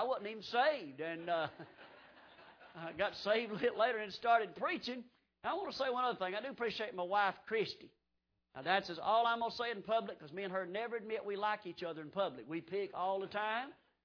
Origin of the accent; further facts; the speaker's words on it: Ronda, North Carolina, United States; And I grew up in the Rhonda Baptist Tabernacle down in Rhonda, North Carolina. That's where I got saved at.